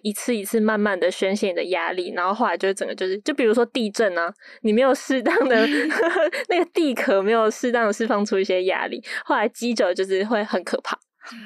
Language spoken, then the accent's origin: Chinese; Kaohsiung, Taiwan; 然后我们老家在高雄